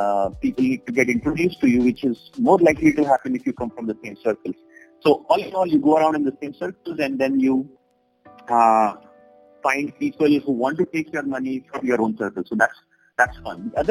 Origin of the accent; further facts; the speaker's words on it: Hyderabad, Telangana, India; Well, I grew up in Hyderabad. We were two siblings, me and my younger brother